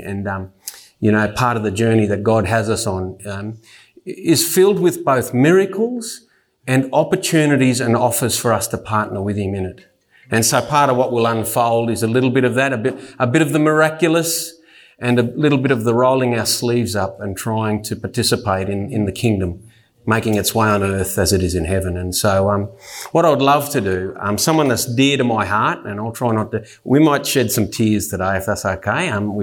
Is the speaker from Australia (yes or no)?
yes; Collarenebri, New South Wales, Australia; I'm originally from down, as I said, if you heard in the main thing, I was born in Moree but raised in a much smaller town called Collarenebri.